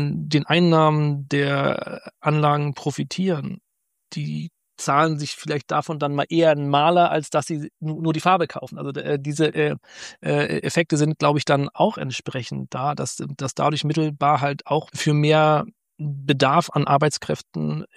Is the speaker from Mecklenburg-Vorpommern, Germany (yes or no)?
no; Schleswig-Holstein, Germany; als Schleswig-Holsteiner